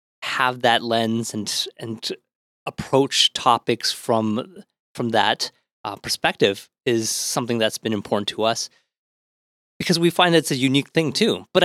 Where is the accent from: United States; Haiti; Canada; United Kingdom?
Canada; Ottawa, Ontario; now in Toronto, Canada; growing up in Ottawa and then coming to Toronto